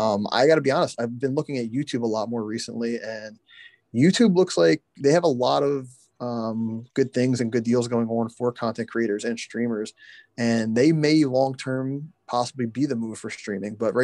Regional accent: Philadelphia, Pennsylvania, United States; actually made the Final Four of the Madden Club Championship last year for the Philadelphia Eagles Club, my hometown

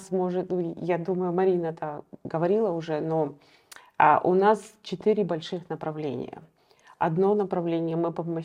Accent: Kharkiv, Kharkiv Oblast, Ukraine; moved away as an adult; now in United States; Я сама родом из Харькова, но я уже живу в США больше 20 лет.

